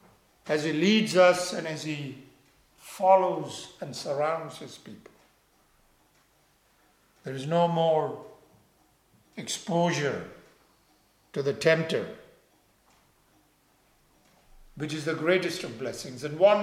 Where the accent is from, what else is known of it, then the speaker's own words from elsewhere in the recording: India; moved away; as I grew up in India about animals.